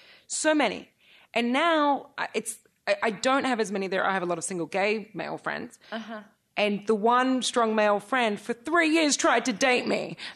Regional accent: Australia; being Australian, we like to, as we say, have a chin wag

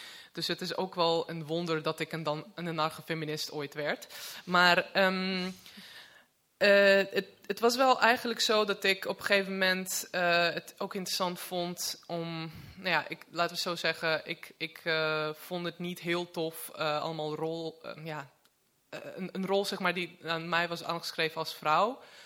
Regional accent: Latvia; Dutch is a second language; now in Netherlands; Ik kom uit Letland

